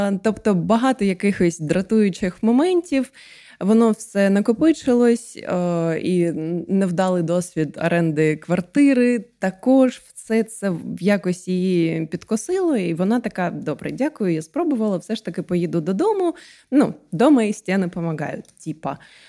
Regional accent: Donetsk, Donetsk Oblast, Ukraine; Так, я з Донецька, мені можна так казати.

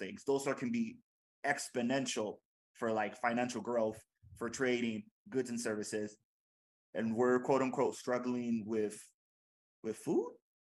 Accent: United States; So I grew up in the United States. So like, I don't have that outsider perspective.

